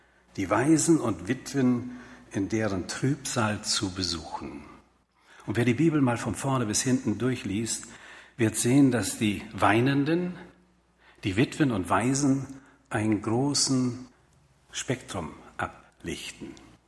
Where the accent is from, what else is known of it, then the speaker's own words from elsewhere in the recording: North Rhine-Westphalia, Germany; ich bin Beute-Westfale. Ich bin mit 10 Jahren nach Westfalen gekommen. Aber da sind doch so meine Kindheits- und jugendlichen Wurzeln hängen geblieben.